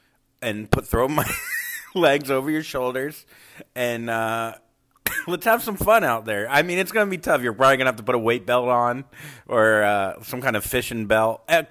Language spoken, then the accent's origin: English; Port St. Lucie, Florida, United States; growing up, where I grew up in Port St. Lucie, Florida, there were no Jews.